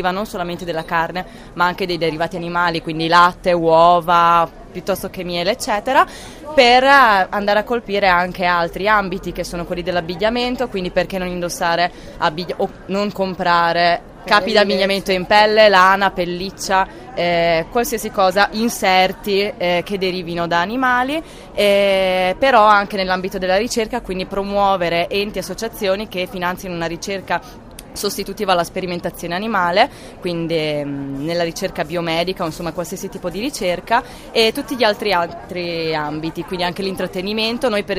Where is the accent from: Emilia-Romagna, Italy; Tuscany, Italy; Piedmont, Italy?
Emilia-Romagna, Italy; Ferrara; Io sono di Ferrara.